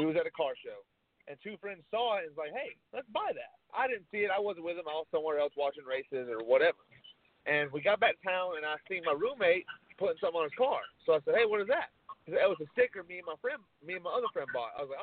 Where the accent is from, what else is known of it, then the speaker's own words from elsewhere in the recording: Lake City, United States; I grew up in Lake City my whole life, basically, and been there ever since, from the age of 3 to 24